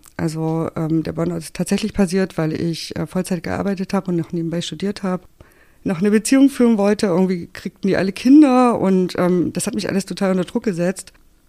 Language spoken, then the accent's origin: German; Saxony-Anhalt, Germany; ich bin halt in Sachsen-Anhalt aufgewachsen, auf dem Dorf.